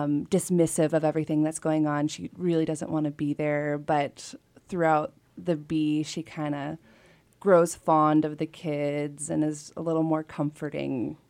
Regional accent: Sitka, Alaska, United States; You know, I grew up here in Sitka.

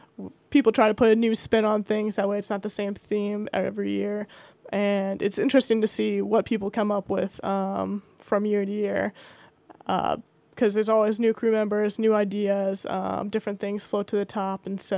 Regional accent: San Antonio, Texas, United States; So I'm from San Antonio, Texas, and when Hurricane Katrina happened, that was my first exposure to the Coast Guard.

